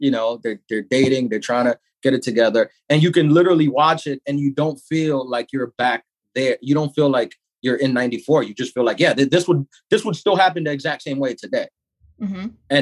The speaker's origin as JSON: {"language": "English", "town": "Queens", "region": "New York", "country": "United States", "said": "I'm from Queens."}